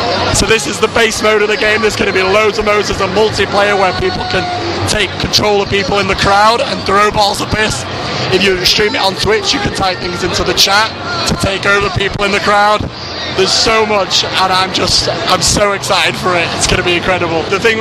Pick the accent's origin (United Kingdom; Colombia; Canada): United Kingdom; Manchester, North West England; I'm from Manchester as well